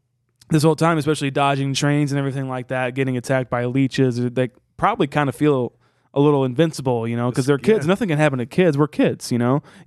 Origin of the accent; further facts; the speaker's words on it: Iowa, United States; we're from Iowa where a lot of tornadoes happen and stuff like that.